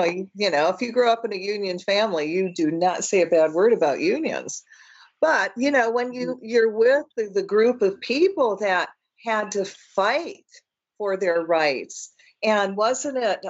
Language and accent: English; Michigan, United States; And I grew up in Michigan and in the Dearborn, Detroit area.